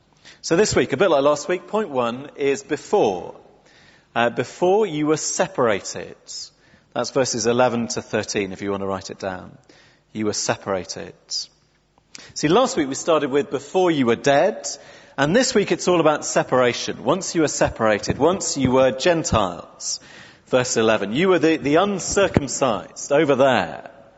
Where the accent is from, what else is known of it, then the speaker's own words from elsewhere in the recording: England, United Kingdom; what a barrier being English is to being a Christian. What a big problem our culture has with understanding this chapter